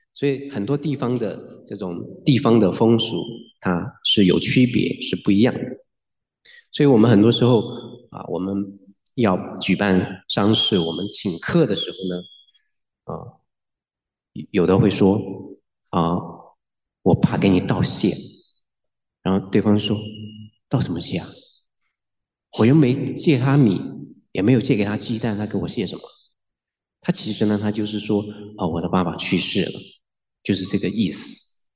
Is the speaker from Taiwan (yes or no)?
no; Chengdu, Sichuan, China; 就我们知道我们成都这边哦，我们叫啊一个很年长的一个大爷，我们就叫什么叫老大爷